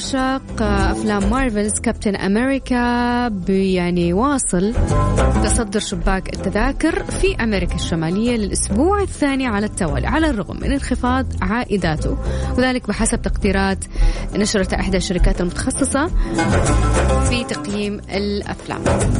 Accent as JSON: {"language": "Arabic", "town": "Jeddah", "region": "Makkah Province", "country": "Saudi Arabia", "said": "عندنا في جدة ما شاء الله"}